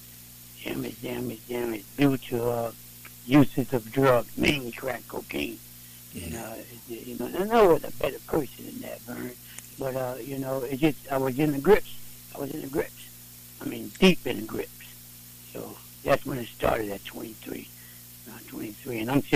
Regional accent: Hudson, United States; Growing up in Hudson was, you know, it was different back in them days.

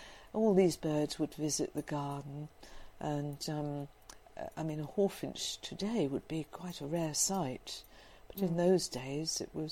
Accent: South East England, United Kingdom; born or raised there

